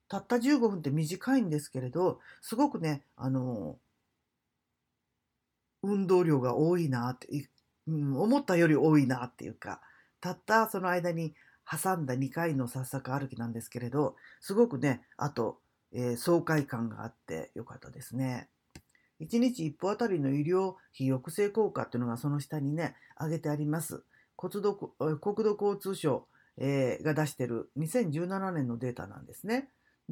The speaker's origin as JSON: {"language": "Japanese", "town": "Sakaide", "region": "Kagawa", "country": "Japan", "said": "地元の香川県、坂出市から生まれたラジオ体操以前の国民的な体操だった"}